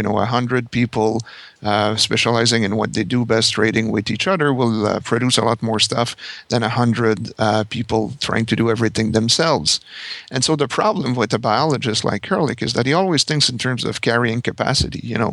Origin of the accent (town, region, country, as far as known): Canada; English is a second language